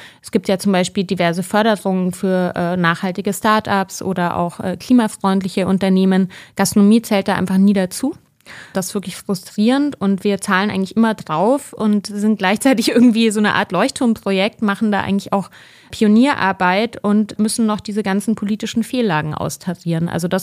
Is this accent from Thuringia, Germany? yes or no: no; Bavaria, Germany; Ich bin in Bayern aufgewachsen, deshalb ist das so ein bisschen meine Kindheitsküche.